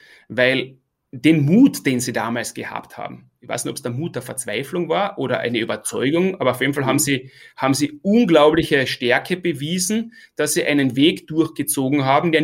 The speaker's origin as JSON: {"language": "German", "country": "Austria", "said": "sich als Österreicher durchzusetzen, war für mich damals dieser Horizont"}